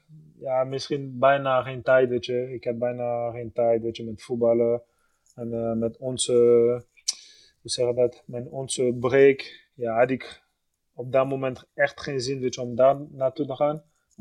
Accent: Belgium; born or raised there; Dutch is a second language; also born or lived in Democratic Republic of the Congo

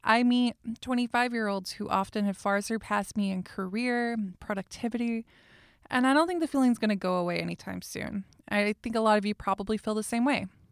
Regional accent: the South, United States; accent: Southern; I don't want to leave you guys alone here with just me and my repressed Southern accent this entire time

